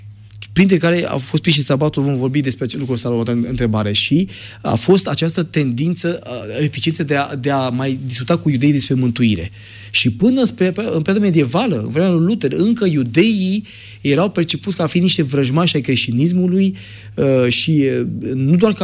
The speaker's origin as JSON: {"language": "Romanian", "country": "Romania", "said": "Eu sunt român"}